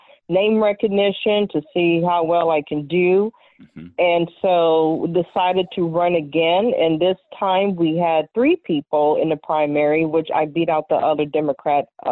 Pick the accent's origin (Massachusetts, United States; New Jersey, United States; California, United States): California, United States; Los Angeles; I was born here in California, born in Los Angeles. My parents divorced when I was little.